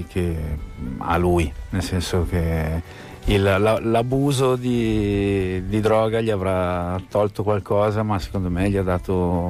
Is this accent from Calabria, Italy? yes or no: no; Carnate, Lombardy, Italy; parla di un posto molto tetro che c'è a Carnate, il mio paese